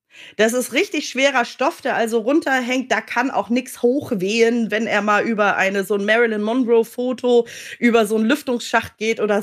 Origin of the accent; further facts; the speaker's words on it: Hamburg, Germany; born there; ich komme ja gebürtig aus Hamburg.